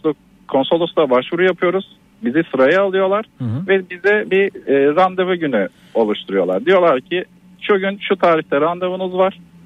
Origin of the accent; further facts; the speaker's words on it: Kuşadası, Aydın, Turkey; Kuşadası'ndan.